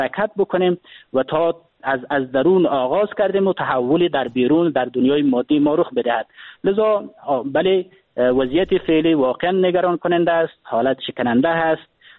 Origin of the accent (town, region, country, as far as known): Afghanistan